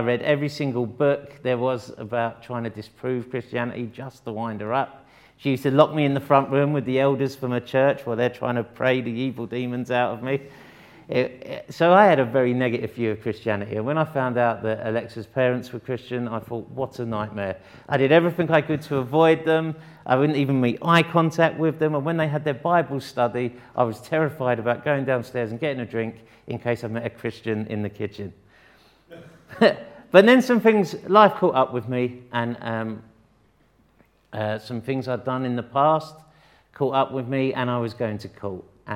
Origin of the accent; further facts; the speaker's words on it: Sidcup, London, United Kingdom; Who am I? I was born in Sidcup. Durham Road is where I grew up.